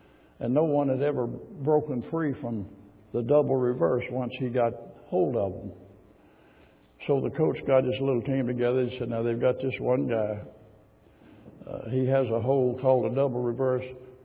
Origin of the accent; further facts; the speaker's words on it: Arkansas, United States; Now, you understand I'm from Arkansas. There's still some Arkansas stuff in there.